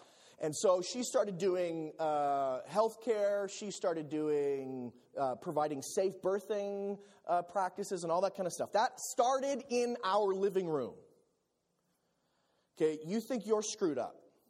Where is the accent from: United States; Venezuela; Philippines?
Philippines; At the time, I'm a missionary kid, so I grew up in the Philippines.